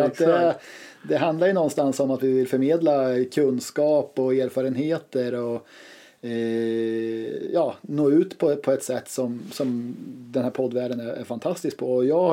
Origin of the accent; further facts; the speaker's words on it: Hällefors, Örebro County, Sweden; född och uppvuxen här i Hällefors kommun, också 33, fyller 34 i år då